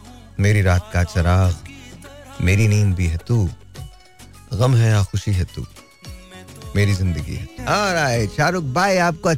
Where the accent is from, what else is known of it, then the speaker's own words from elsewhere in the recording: Butte, Montana, United States; लेकिन मैं जहाँ पला बढ़ा वो ब्यूट मोंटाना था. मोंटाना का ये शहर ब्यूट जो है, यहाँ मेरी तालीम हुई. और यू नो, छोटा सा गाँव था, 30,000 लोग थे.